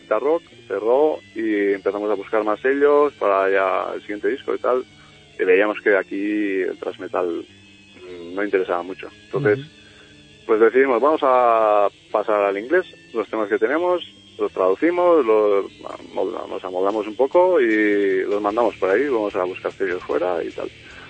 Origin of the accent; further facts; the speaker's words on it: Azpeitia, Basque Country, Spain; first language Basque; Spanish is a second language; O sea, nosotros al final somos de Azpeitia, todos vascos de Azpeitia. Y pues nuestro idioma es el euskera